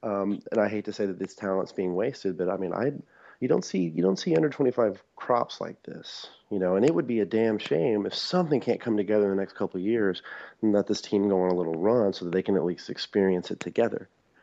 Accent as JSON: {"language": "English", "region": "Texas", "country": "United States", "tie": "born or raised there", "said": "maybe it's because I grew up in North Texas and I grew up around a guy like Mark Cuban"}